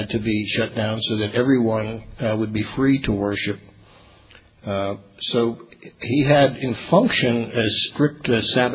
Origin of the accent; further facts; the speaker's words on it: Pennsylvania, United States; So I'm from Pennsylvania. And as a boy in Pennsylvania, believe it or not, the entire state was shut down on Sundays.